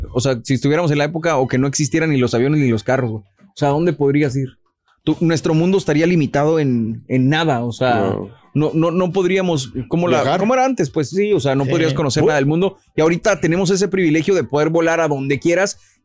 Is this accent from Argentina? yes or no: no; Mexico; soy mexicano